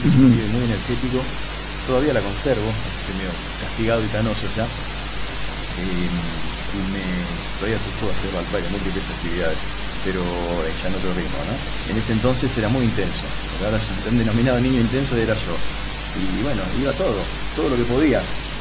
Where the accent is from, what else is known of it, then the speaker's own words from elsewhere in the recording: Buenos Aires, Argentina; soy porteño de Agroverisco, nací en 11. Me crié a 50 metros de General Paz, en el barrio porteño de Villa Devoto, mi localidad es Sáenz Peña, la provincia.